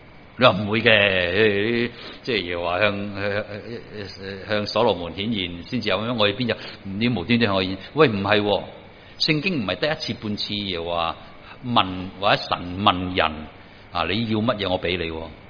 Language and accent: Cantonese; China